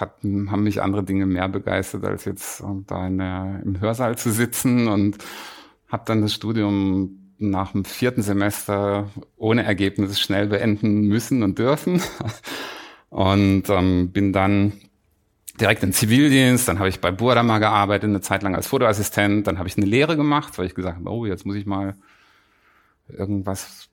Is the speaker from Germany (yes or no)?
no; Geneva, Switzerland; ich bin halt in Genf groß geworden als Kind.